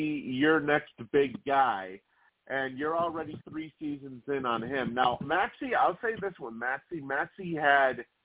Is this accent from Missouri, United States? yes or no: no; Boston, Massachusetts, United States; I am a Celtics fan. I was born and raised in Boston in all sports.